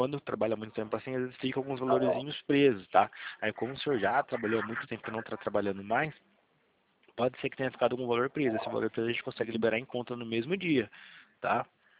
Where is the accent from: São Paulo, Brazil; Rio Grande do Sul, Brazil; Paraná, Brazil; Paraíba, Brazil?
São Paulo, Brazil; Campinas; eu sou daqui do interior de São Paulo, tá? Eu sou de Campinas